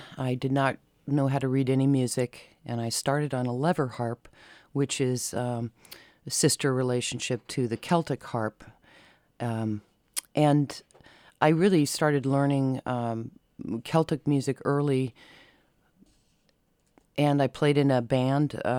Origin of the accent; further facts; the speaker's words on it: Lincoln, Nebraska, United States; I grew up in Lincoln, Nebraska, where a very wonderful liberal town full of all sorts of music and all sorts of people.